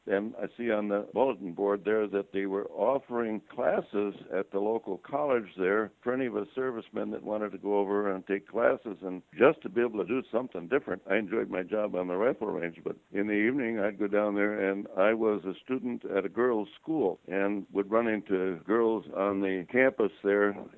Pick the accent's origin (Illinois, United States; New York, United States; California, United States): Illinois, United States; Chicago; born there; I was born in Chicago.